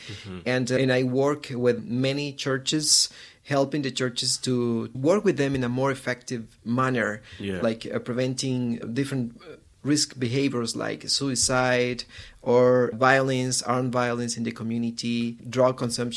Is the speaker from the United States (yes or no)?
no; Guatemala; I am from Guatemala. This is a small country very near to Mexico in Latin America. And I'm working there. I'm living there in Guatemala.